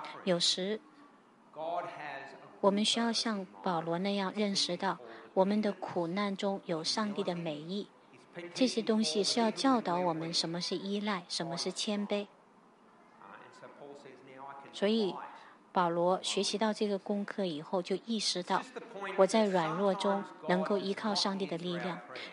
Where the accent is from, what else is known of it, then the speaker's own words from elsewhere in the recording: Australia; 因为我们澳洲人呢会同情，会喜欢那些失败者或者弱势群体